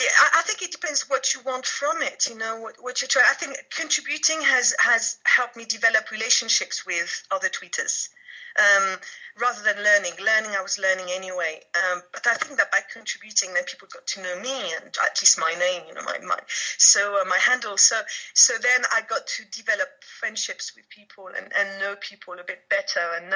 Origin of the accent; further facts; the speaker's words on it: France; moved away as an adult; also born or lived in London; now in United Kingdom; I was born in France and was raised there, and I moved to UK. I started going to London when I was about 14, and I moved there when I was 18 and spent about 20 odd years.